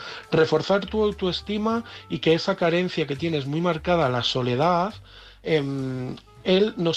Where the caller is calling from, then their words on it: Madrid, Community of Madrid, Spain; de Madrid